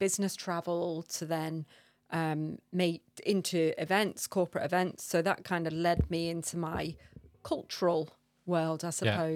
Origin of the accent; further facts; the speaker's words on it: Birkenhead, North West England, United Kingdom; I'm from Birkenhead on the Wirral. Born and bred there.